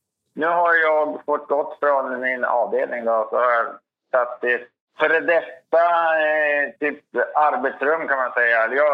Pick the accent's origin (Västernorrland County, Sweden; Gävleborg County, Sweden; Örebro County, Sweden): Västernorrland County, Sweden; Mjällom; det kommer inte i närheten av Mjällom där jag kommer ifrån när jag var uppvuxen.